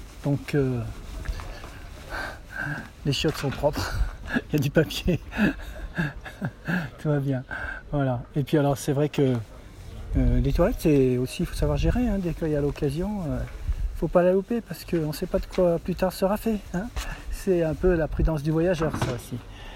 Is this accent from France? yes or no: yes; France; Alors non, j'ai pas de couteau et je suis français.